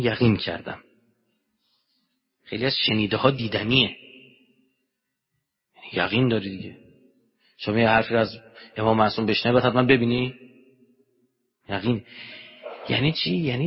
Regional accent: Iran; مردم دنیا نسبت به ما ایرانی ها چه شناختی دارن؟

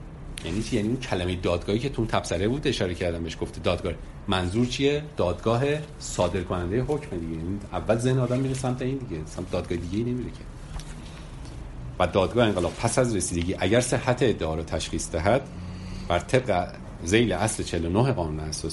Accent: Iran; باب ما ایرانیام که قربونش برم فقط کافیه حفره پیدا کنیم

